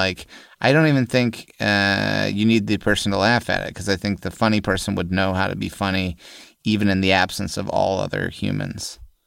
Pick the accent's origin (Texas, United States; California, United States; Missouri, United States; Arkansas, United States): Missouri, United States; Jefferson City; also born or lived in New York; I figured it would be just as easy to take a 2-hour bus ride back to my hometown to stay with my parents in Jefferson City, Missouri.